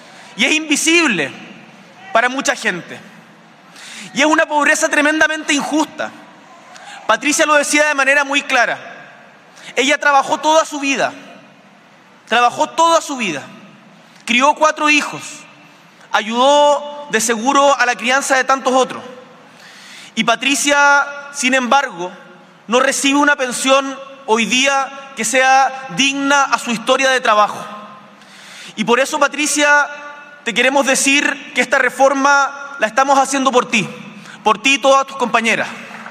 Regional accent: Punta Arenas, Magallanes, Chile; Una vez estaba haciendo puerta a puerta en la ciudad de donde vengo, en Punta Arenas

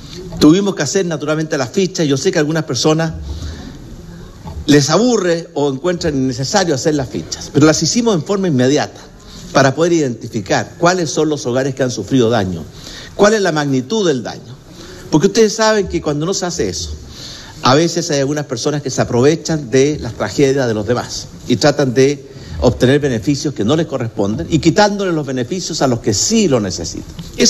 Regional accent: Chile; Yo tengo grabado en la cabeza, como muchos chilenos

